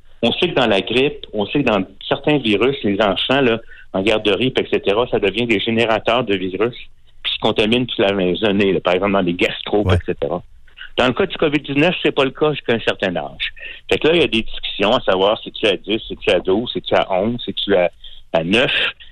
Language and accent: French; Quebec, Canada; Si on regarde qu'est-ce qui s'est passé chez nous au Québec